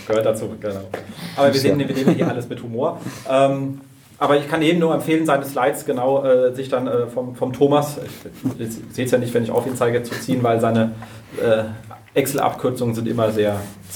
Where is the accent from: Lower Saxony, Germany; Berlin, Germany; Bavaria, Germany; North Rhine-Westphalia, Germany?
Berlin, Germany; wir fahren ja eh rüber und rüber, wir sind ja Berliner